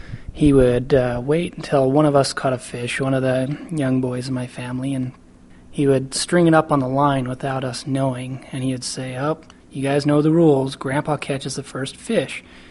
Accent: Idaho, United States; I'm from Idaho originally

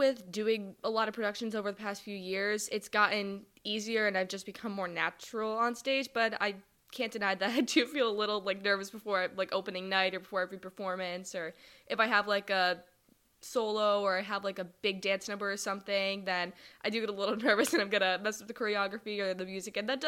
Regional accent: Cleveland, Ohio, United States; I turned 16 in February, but and I'm from Cleveland, Ohio.

